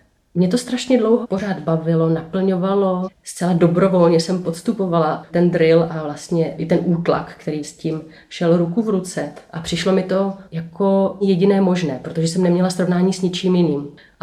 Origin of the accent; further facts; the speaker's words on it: Aš, Karlovy Vary Region, Czechia; Tak já pocházím z Aše, z nejzápadnějšího cípu naší republiky.